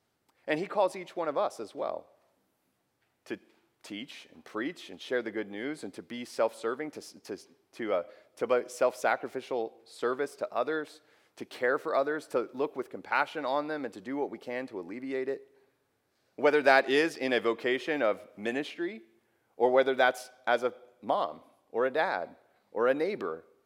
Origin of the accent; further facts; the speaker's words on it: United States; You know, we're pragmatic American people, right? We like stuff that works.